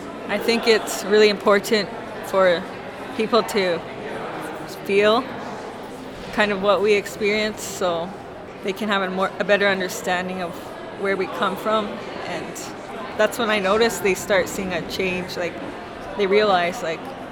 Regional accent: Merritt, British Columbia, Canada; I'm from Upper Nicola Band in Merritt. From my dad's side, I'm from Saskatchewan Standing Buffalo Reserve.

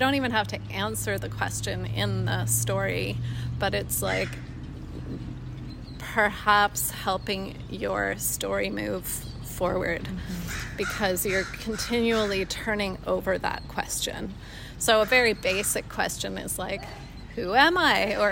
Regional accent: British Columbia, Canada; I am here from Vancouver Island.

